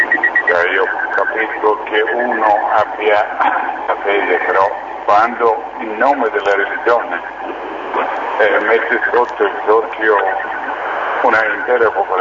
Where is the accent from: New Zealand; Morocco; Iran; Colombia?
Iran; born there; Italian is a second language; moved away; Perché sono nato in Iran. E purtroppo da 24 anni che non riesco ad andare in Iran